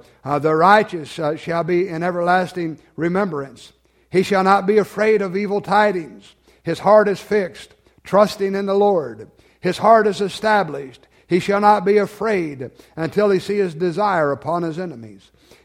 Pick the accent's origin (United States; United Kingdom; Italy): United States; born there; I'm blessed because I was born in America.